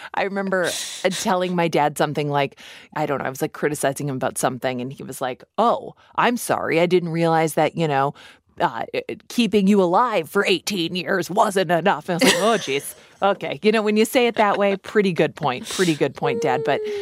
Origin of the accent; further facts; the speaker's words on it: Midwest, United States; I mean, I grew up in the Midwest.